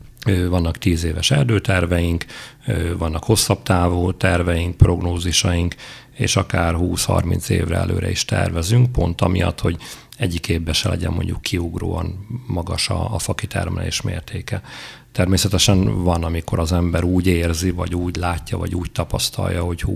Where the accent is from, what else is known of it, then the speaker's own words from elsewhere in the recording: Gávavencsellő, Szabolcs-Szatmár-Bereg, Hungary; Gáva Vencselőről származom, ott elég komoly hitélet volt gyerekkoromban is.